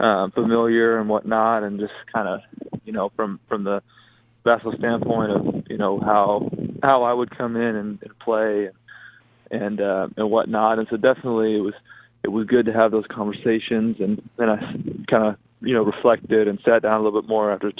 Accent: Arizona, United States; And obviously it was extremely intriguing to come back home and represent Arizona, my home state.

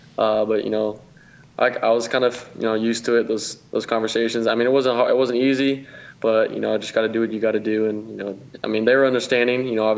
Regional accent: West Coast, United States; born there; obviously I was born in the West Coast, watching the Pac-12, and it's better for my family as well.

